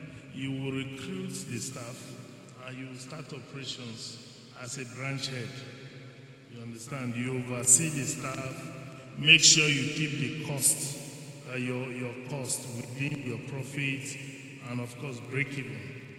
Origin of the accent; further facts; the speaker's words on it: Benue, Nigeria; So, interestingly, we're very few from Benue State in GTB also, because GTB likes to recruit strategically.